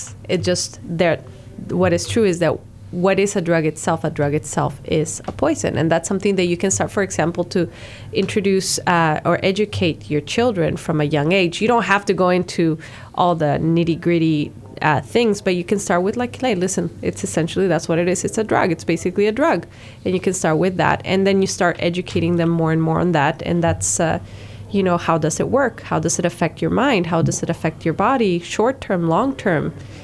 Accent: Juarez, Chihuahua, Mexico; I grew up in the border of El Paso, Texas. And I grew up in the Mexican side, Juarez.

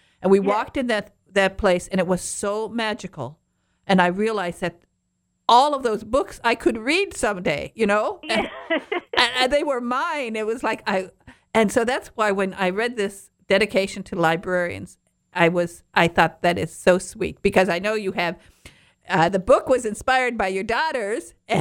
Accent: Michigan, United States; I was born in Michigan's Upper Peninsula.

